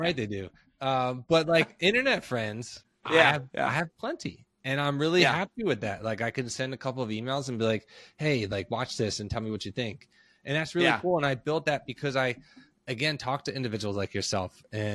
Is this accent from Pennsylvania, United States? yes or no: yes; Philadelphia, Pennsylvania, United States; I grew up in Philadelphia. So therefore, it's a relatively big city.